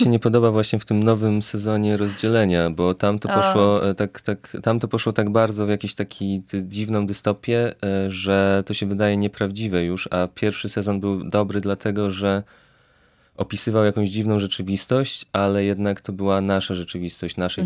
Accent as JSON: {"language": "Polish", "town": "Brzeg Dolny", "region": "Lower Silesian Voivodeship", "country": "Poland", "also_born_or_lived": "Wrocław", "said": "ja jestem na przykład z Wrocławia, jestem z brzegu dolnego pod Wrocławiem, ale we Wrocławiu też spędziłem dużo czasu"}